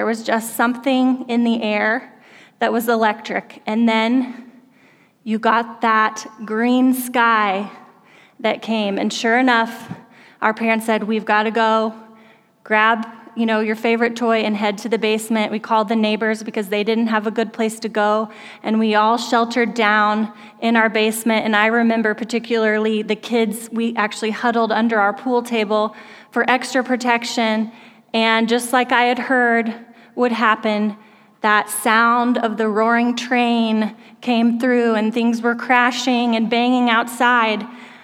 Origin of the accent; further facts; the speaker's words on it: Oklahoma, United States; one of the things that is just a part of growing up in Oklahoma is that you are living in the heart of Tornado Alley.